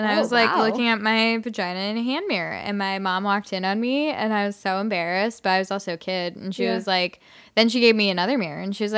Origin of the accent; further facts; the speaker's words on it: Nevada, United States; I'm from Nevada. We're like very low in education, so